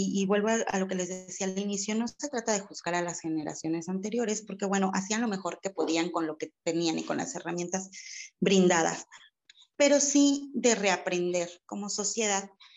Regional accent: Mexico; Como sociedad mexicana nos falta mucho, mucho

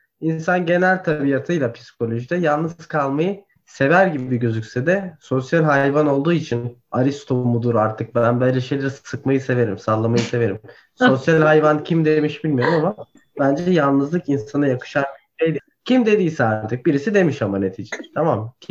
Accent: Istanbul, Turkey; Hem Türk'üm hem İtalyan'ım. Çift vatandaşım. Ama doğma büyüme İstanbulluyum. Dolayısıyla Türkçem zaten hali hazırda çok iyi gördüğünüz gibi.

